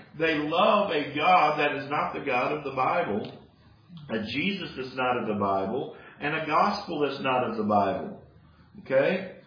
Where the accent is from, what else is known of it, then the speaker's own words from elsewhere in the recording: United States; other countries will call us Christians because we're from America, okay?